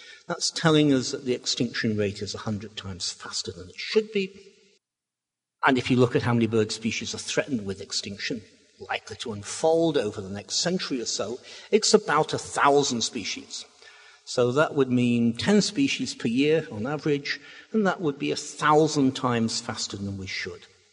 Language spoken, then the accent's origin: English; England, United Kingdom; I have no particular desire as an Englishman to be nice to the French.